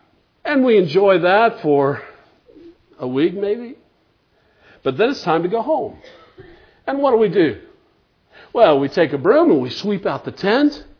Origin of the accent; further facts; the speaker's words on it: Arizona, United States; Now, I'm from Arizona. I hadn't mentioned that before. Some of you didn't know that. But out in Arizona, there's a whole lot of things that can sting you.